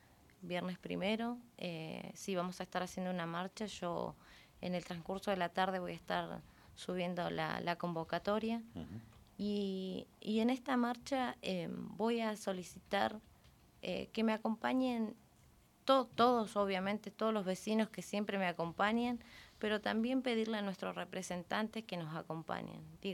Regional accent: Zapala, Neuquén, Argentina; Nosotros somos personas de bien, de trabajo, somos ciudadanos de Zapala.

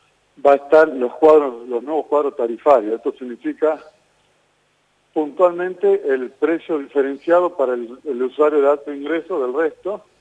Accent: Tucumán, Argentina; Yo soy de Tucumán, y Tucumán también es una provincia chica y concentrada

